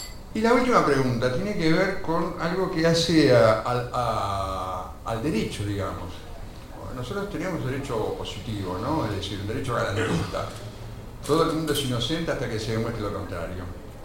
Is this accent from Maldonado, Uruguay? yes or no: yes; Maldonado, Uruguay; vengo del departamento de Maldonado.